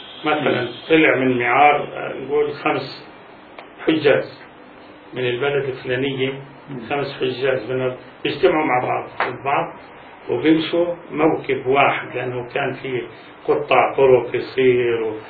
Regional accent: Palestine; كنت من كابول، كنت من كابول، كنت من كابول قضى عكا أنا فلسطيني

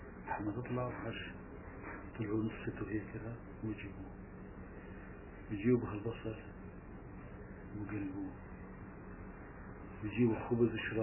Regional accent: Gaza, Gaza Strip, Palestine; عندنا احنا المشهور عندنا في غزه في الشرز يريد الرز يساوي لنا ارقاق زي الطابون

